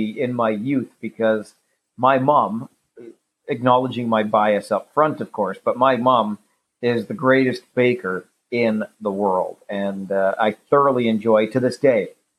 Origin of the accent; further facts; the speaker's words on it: Kitchener, Ontario, Canada; to do it for my hometown hockey team, I was born and raised in Kitchener